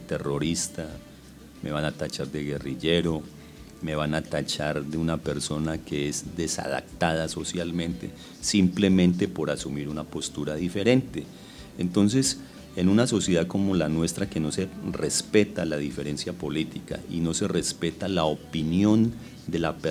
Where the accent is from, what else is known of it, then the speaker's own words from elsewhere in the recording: Colombia; si nosotros como colombianos queremos aportar a la paz